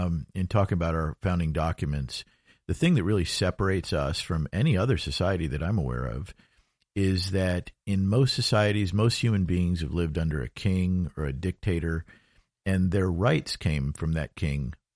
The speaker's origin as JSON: {"language": "English", "town": "Rochester", "region": "New York", "country": "United States", "tie": "born or raised there", "said": "Well, I grew up in Rochester, New York, and our family would vacation for six weeks a year in Cocoa Beach."}